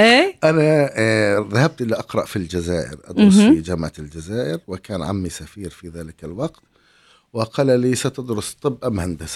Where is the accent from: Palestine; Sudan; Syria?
Palestine; Jenin, Jenin Governorate; هم من الناصرة ونحن من جنين، وبالتالي جيران